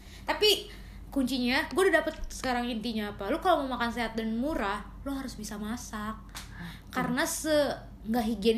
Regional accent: Jakarta, Indonesia; gue kan orang Batak ya, dan gue asli Batak banget gitu kan, mama papa Batak. Terus gue lahir dari kecil di Jakarta. Terus kayak, gue tuh masih kayak nggak tahu gitu loh bahasa Jawa Samsek.

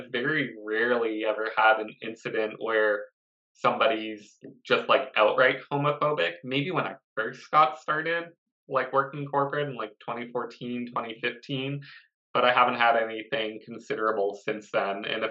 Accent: Boston, Massachusetts, United States; born there; I was born in Boston, and people in New England in the United States, they're pretty blunt in that area.

